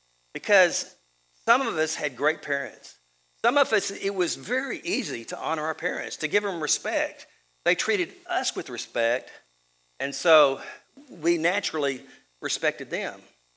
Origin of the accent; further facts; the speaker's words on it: Texas, United States; And my mother was originally from San Antonio, so I'm half Texan, I guess you might say. I'm really all Texan now.